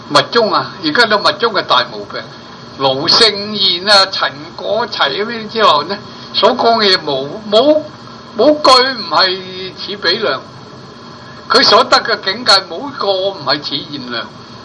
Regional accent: China; 我哋中國人呢，我話中國人分類咗我。

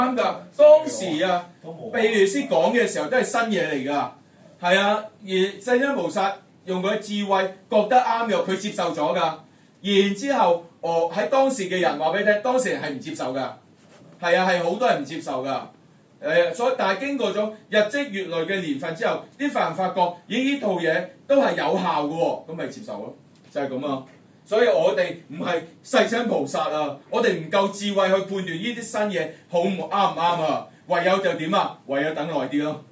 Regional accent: China; 就是我們中國人最常用的

